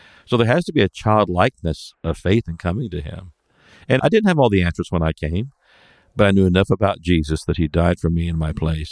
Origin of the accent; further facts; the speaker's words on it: Springfield, United States; born there; 59, I was born in Springfield. It was called Birch Hospital at the time.